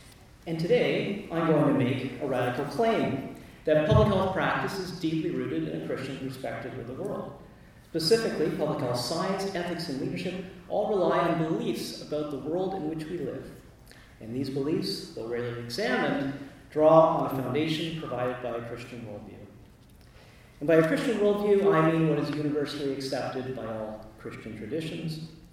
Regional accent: Canada; I am a Canadian physician and medical officer of health, and I work in the smallest of Canada's 10 provinces

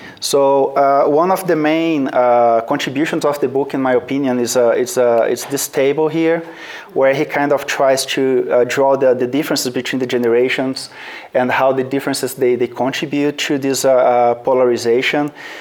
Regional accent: Brazil; So I'm originally from Brazil.

